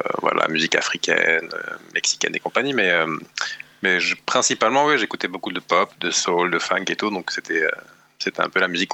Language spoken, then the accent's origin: French; Turkey; Moi, j'ai grandi en Turquie